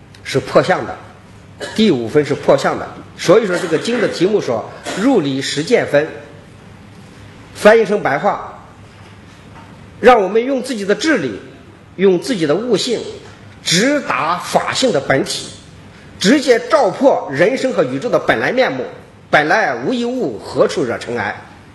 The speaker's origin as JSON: {"language": "Chinese", "country": "China", "said": "我们中国人读书不求甚解呀"}